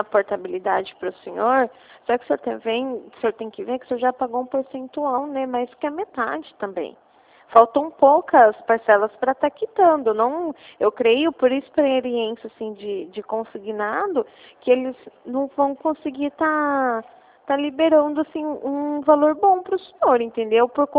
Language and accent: Portuguese; Bauru, São Paulo, Brazil; eu também sou daqui de Bauru, aqui na Presidente Kennedy, de frente com o próprio Santander, com o estacionamento